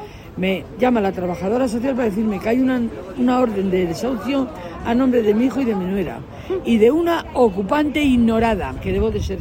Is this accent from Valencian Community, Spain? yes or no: no; Extremadura, Spain; moved away as an adult; now in Madrid, Spain; vengo de Extremadura. Uh-huh. Y me tengo que ir de Extremadura